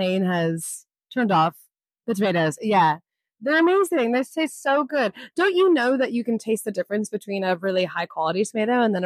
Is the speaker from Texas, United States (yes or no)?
no; Missoula, Montana, United States; now in Byron Bay, Australia; It's really relaxed, and it actually reminds me a bit of my hometown, but it's on the ocean. Missoula is not on the ocean, so they have that difference.